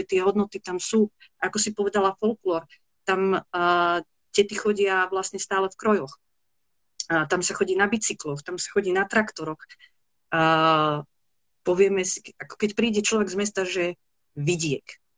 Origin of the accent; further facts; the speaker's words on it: Vidina, Banská Bystrica Region, Slovakia; now in Banská Bystrica, Slovakia; ja síce žijem v Banskej Bystrici, ale pochádzam z Lučenca, konkrétne z malej dedinky Vidina, ktorá je už takým ako predmestím Lučenca.